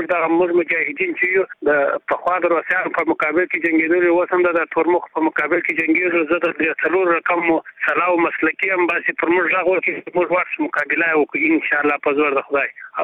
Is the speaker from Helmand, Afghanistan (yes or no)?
yes; Helmand, Afghanistan; now in Kandahar, Afghanistan; د هلمند ولایت یم، مګر پروت په کندهار کې یم.